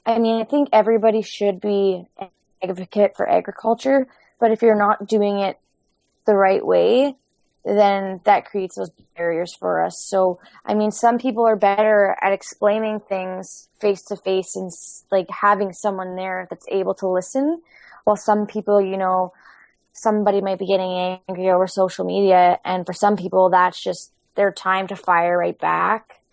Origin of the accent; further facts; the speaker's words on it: Manitoba, Canada; We're actually a little bit, northwest from Winnipeg. We're about half an hour west.